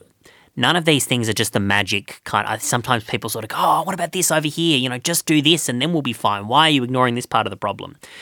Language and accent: English; Melbourne, Victoria, Australia; when I was growing up in Melbourne, Bacchus Marsh was a country town.